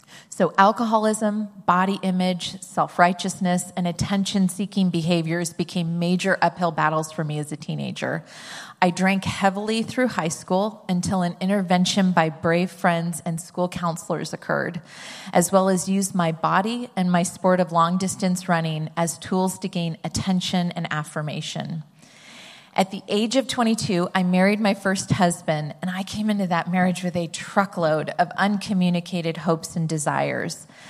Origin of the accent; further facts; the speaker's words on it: California, United States; I grew up in Northern California with mom, dad, and my younger brother.